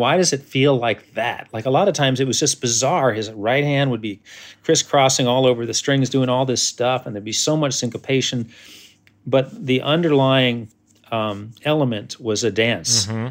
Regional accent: New York, United States; as a New Yorker trying to play bluegrass and like trying to do it right.

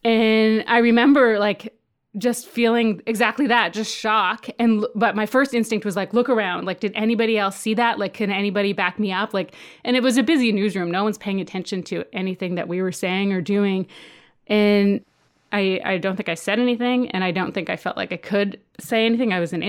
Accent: Saskatchewan, Canada; And I'm from Saskatchewan, so I didn't know very much about the fisheries dispute, but I was Indigenous

